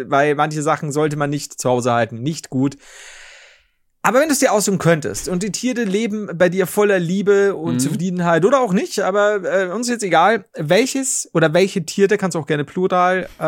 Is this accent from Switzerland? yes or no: no; Bavaria, Germany; was ich nachvollziehen kann als Bayer.